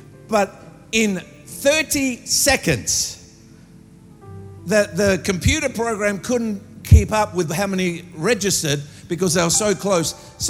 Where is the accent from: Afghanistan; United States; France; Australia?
Australia; Adelaide, South Australia; now in Melbourne, Australia; I'm a Melbournean now. I've been living here for quite a long time, but I was raised in Adelaide